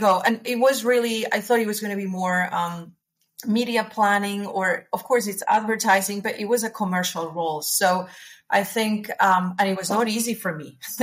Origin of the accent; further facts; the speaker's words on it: Spain; English is a second language; moved away as an adult; I'm originally from Spain. So I like saying that I've done the 50-50. I lived in Spain for 21, 22 years, and the other 22, I've been on the go.